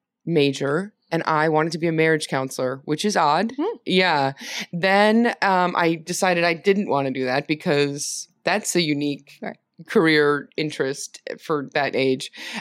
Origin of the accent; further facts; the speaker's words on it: Geneva, Illinois, United States; Geneva, Illinois.